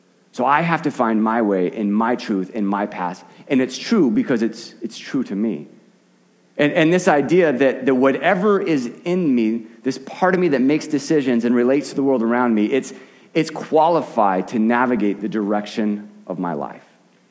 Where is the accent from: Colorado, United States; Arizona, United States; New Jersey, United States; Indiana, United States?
Arizona, United States; growing up in Arizona, I grew up basically, the town I lived in was right on the Continental Divide.